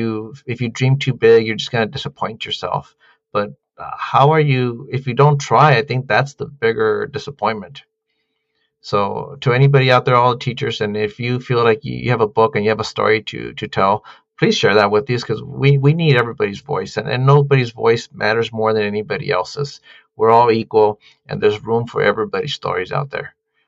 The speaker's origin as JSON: {"language": "English", "town": "Santa Ana", "region": "California", "country": "United States", "tie": "born or raised there", "said": "I grew up with a sense of disentitlement, like I'm from Santa Ana, I'm a Latino"}